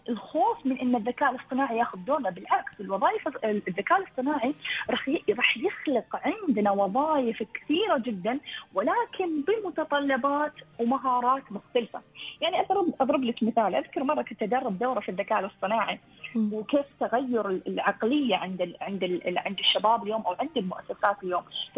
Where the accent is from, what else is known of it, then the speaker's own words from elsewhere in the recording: United Arab Emirates; اليوم عندنا في الإمارات